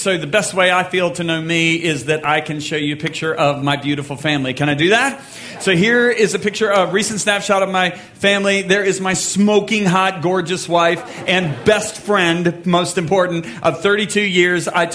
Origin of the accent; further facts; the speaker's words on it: Michigan, United States; I am from Michigan, so I know none of you like this.